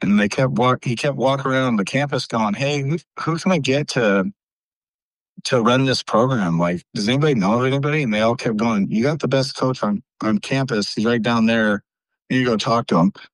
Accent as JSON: {"language": "English", "town": "Sultana", "region": "California", "country": "United States", "said": "Well, like, well, I'm from Sultana. So Sultana High School, it's my first time being a head coach."}